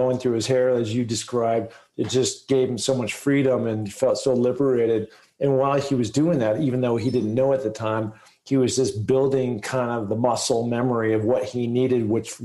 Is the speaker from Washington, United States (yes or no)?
yes; Seattle, Washington, United States; I grew up in Seattle, and so I drive an I-90 in a route to go to a place I had for a long time down in Bozeman.